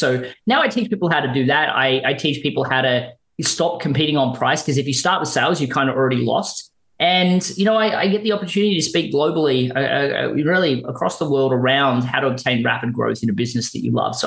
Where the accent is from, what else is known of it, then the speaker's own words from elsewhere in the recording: Melbourne, Victoria, Australia; accent: Australian; moved away as an adult; now in United States; I'm an Australian living in America. So a lot of people are going to ask, obviously, where the accent's coming from. It's coming from Melbourne, Australia. I moved to America when I turned 30.